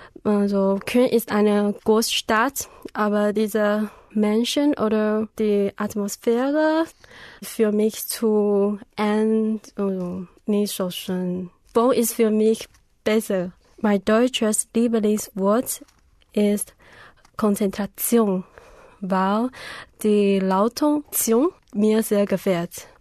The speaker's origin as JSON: {"language": "German", "country": "Taiwan", "second_language": "German", "said": "Ich komme aus einer schönen Insel, Taiwan."}